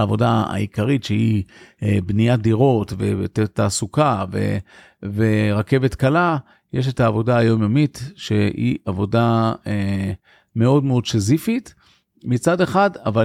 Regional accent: Givatayim, Tel Aviv District, Israel; אני למעשה גדלתי בגבעתיים.

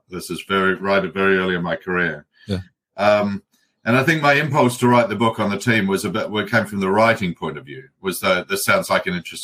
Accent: Canterbury, New Zealand; I grew up in New Zealand, right in the middle of the countryside, in the high country of New Zealand, the Mackenzie country. Shout out to Lake Tekapo. You know, population just about zero at the time.

